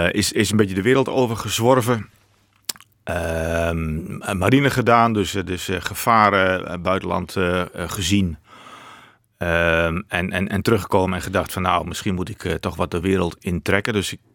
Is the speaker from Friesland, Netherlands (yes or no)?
yes; Friesland, Netherlands; born there; now in Lelystad, Netherlands; En toen wethouder geworden in Friesland, waar ik geboren ben.